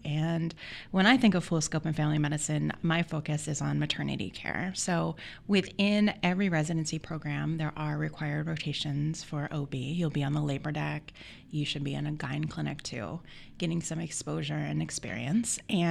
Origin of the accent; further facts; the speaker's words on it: Philadelphia, Pennsylvania, United States; now in Portland, United States; Originally, I'm from Philadelphia and have steadily moved west through training, so now I live in Portland.